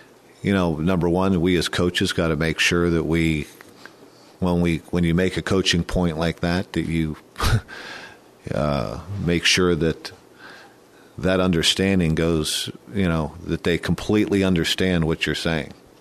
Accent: Ohio, United States; I, obviously growing up in Ohio, it sure caught my attention.

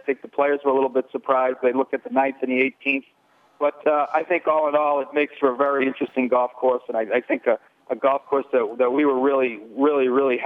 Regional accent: Boston, Massachusetts, United States; I'm from Boston, Massachusetts, so those of us in Boston, we think of Nebraska as one big flat place.

